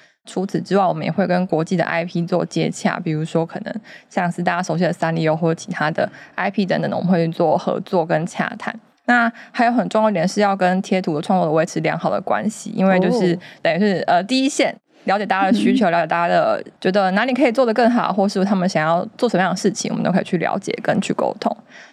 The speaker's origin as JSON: {"language": "Chinese", "region": "Yilan County", "country": "Taiwan", "said": "对，没错，因为我们也是来自宜兰的乡亲，就是同样来自宜兰"}